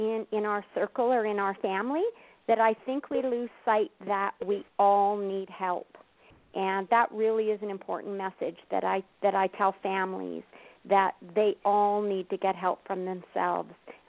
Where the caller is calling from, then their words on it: Oroville, Washington, United States; I actually just left my home in Orville, Washington a couple days ago, so I right now am in Sylvan Lake, Alberta, Canada.